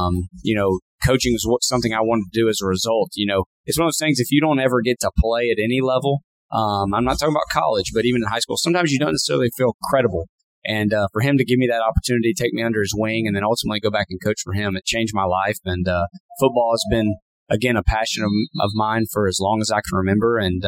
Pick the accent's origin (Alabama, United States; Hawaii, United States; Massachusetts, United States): Alabama, United States; Madison; I grew up, I'm from here in North Alabama. I grew up in Madison, went to Bob Jones High School, and my dad was a high school coach and then eventually an educator.